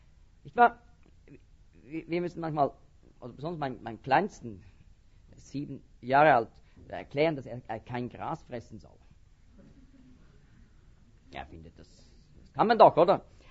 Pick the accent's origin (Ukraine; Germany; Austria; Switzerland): Switzerland; Das ist ein Tier, so sieht so ähnlich aus wie ein Murmeltier bei uns in der Schweiz.